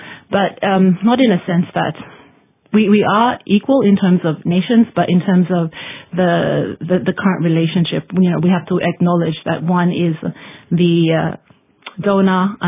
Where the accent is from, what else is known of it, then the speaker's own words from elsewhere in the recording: Sepik, Papua New Guinea; I'm from the Sepik.